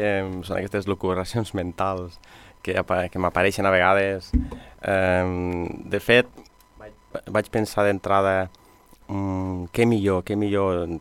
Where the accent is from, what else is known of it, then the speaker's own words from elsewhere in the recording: Lleida, Catalonia, Spain; Sí, em feia molta il·lusió, jo sóc de Lleida